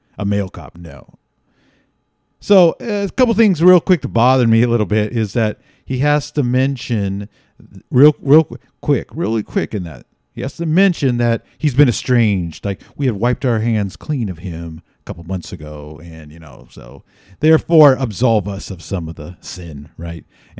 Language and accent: English; Castro Valley, California, United States; The Haystack, the almost town of my youth, growing up in Castro Valley.